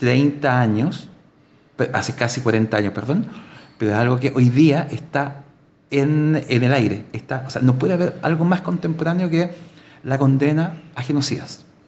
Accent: Chile; de cómo somos los chilenos también, los chilenos, latinoamericanos, que decimos una cosa, pero estamos entendiendo otra

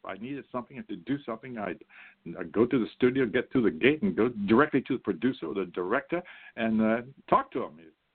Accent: Morton, Pennsylvania, United States; I was raised in Morton, Pennsylvania, which is about 9 miles from the city. So I had to catch a train to 30th Street in Philly to get there for concerts and lectures.

